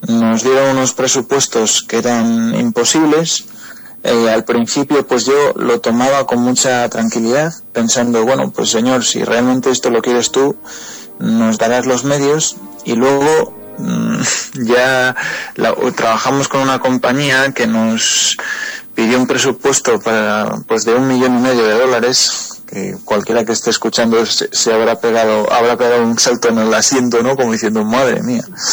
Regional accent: Spain; Entonces yo, que soy de allí, de España

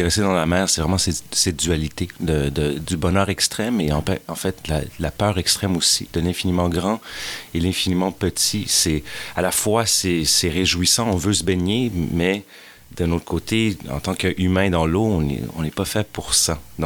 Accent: Bucharest, Romania; Je suis d'origine roumaine, je suis né en Roumanie.

